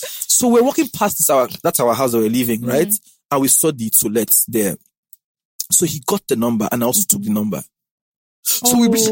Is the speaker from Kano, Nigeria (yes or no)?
no; Warri, Delta, Nigeria; now in Lagos, Nigeria; You came from Ondo or Akure, you came from Ibadan, I came from Warri.